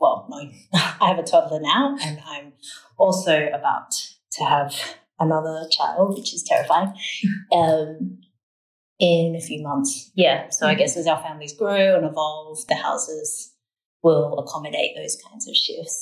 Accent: Sydney, New South Wales, Australia; I grew up in Sydney. I'm a Sydney girl.

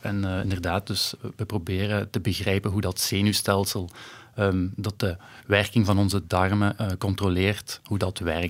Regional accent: Hasselt, Flanders, Belgium; Ik ben van Hasselt. Dat is duidelijk, hè?

